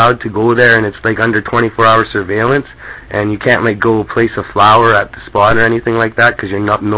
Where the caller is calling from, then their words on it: Canada; I'm calling from Canada.